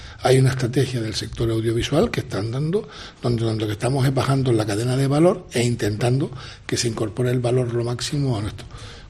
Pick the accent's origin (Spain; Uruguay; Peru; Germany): Spain; Canary Islands; Me ha dado una oportunidad de la vida de hacer algo por mi tierra, por trabajar por Canarias.